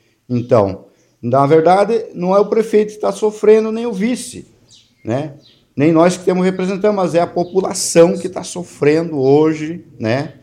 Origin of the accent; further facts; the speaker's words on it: Rio Grande do Sul, Brazil; que nós somos gaúcho, né, temos e somos alegres em ser um povo gaúcho